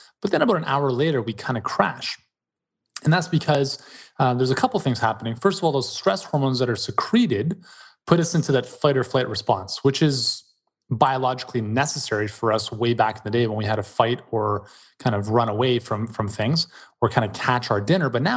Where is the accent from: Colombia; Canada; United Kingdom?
Canada; I mean, I think Quebec's part of Canada. Maybe some others don't, but we're definitely Canadian.